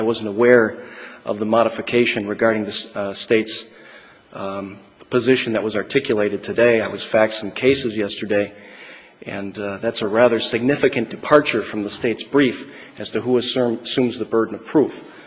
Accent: Sheboygan, Wisconsin, United States; I'm from Sheboygan, and I represent Mr. Jadowski.

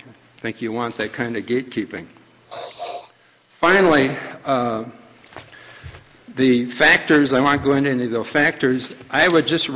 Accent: Minnesota, United States; I'm from Minnesota. We drink a little bit less over there than Wisconsin.

